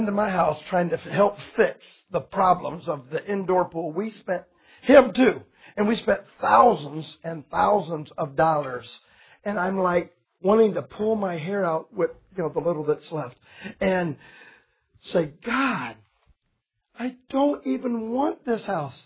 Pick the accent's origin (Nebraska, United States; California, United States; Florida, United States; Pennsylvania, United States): Florida, United States; I grew up in Florida. I was around pools.